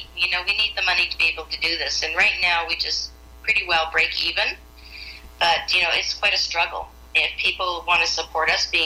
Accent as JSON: {"language": "English", "region": "Saskatchewan", "country": "Canada", "said": "You know, I'm from Saskatchewan, and we never had coyotes."}